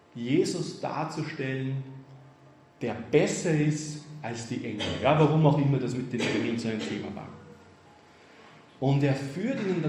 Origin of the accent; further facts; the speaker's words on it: Tyrol, Austria; ich bin aus Tirol, ich habe sie nicht gesehen.